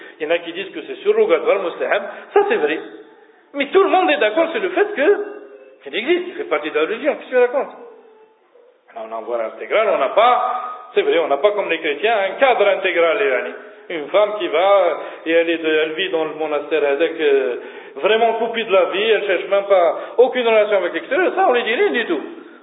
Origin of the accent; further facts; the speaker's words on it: Algeria; quand elle est rentrée en 1832, chez nous, en Algérie, la majorité des femmes portaient le haïk